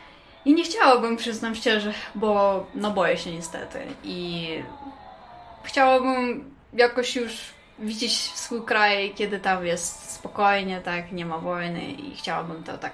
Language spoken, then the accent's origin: Polish; Kyiv, Ukraine; Polish is a second language; now in Poland; Z Kijowa, centrum.